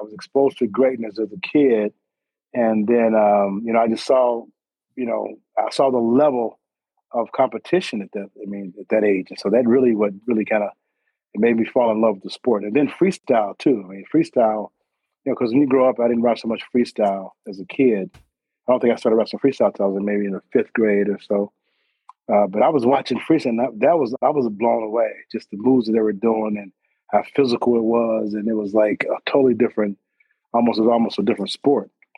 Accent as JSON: {"language": "English", "region": "Oklahoma", "country": "United States", "tie": "born or raised there", "said": "So just growing up in Oklahoma just really was, I mean, it was, I didn't have to leave the sport. I mean, I'm not the sport. I didn't have to leave the state to get competition."}